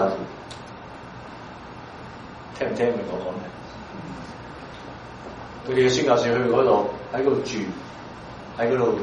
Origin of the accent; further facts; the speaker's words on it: China; 特別我是大陸來的